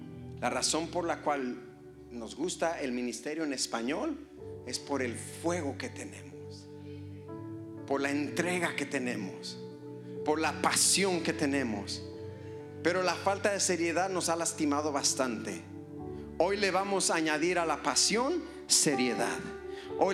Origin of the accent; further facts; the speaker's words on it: Mexico; Tú sabes que como buenos mexicanos siempre we make it happen, pase lo que pase.